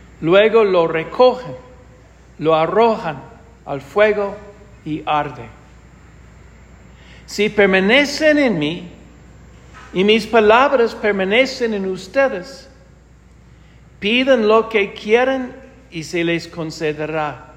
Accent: United States; Spanish is a second language; moved away as an adult; now in Cuenca, Ecuador; soy de los Estados Unidos, obviamente, y vengo de la diócesis de Spokane. Soy jubilado, pero estoy trabajando unos años más aquí en Cuenca, celebrando las misas en inglés

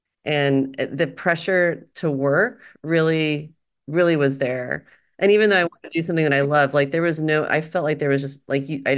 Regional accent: Texas, United States; also born or lived in Colorado / Delaware; now in Los Angeles, United States; because I grew up in Texas and then I lived in Colorado for school and I was in Delaware.

